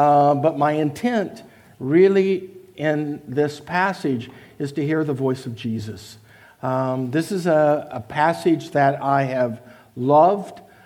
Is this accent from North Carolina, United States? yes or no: no; Tulsa, Oklahoma, United States; I could get some understanding, some perspectives that I might not be able to get growing up in Tulsa, Oklahoma.